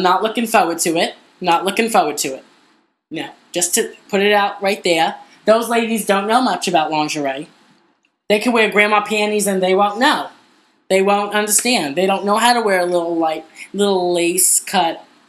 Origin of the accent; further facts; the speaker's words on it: Astoria, New York, United States; I originally was from here in Astoria, Queens.